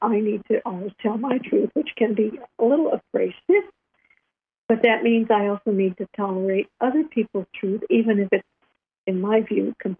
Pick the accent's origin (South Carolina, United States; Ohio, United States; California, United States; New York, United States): California, United States; I'm from California. I've never heard of this hotel.